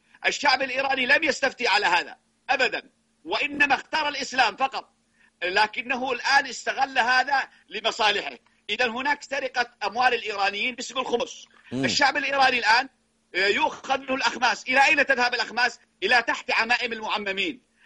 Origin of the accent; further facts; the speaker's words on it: Yemen; عندنا في اليمن